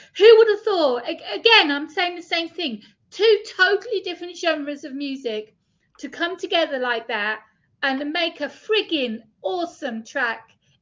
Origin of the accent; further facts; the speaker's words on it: England, United Kingdom; I'm English anyway